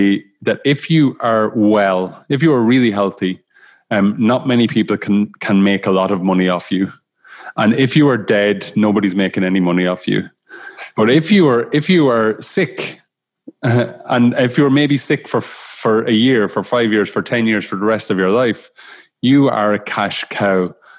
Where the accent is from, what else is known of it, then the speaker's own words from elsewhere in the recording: Ireland; I'm from Ireland. I grew up 98% of people in Ireland grew up as Roman Catholic.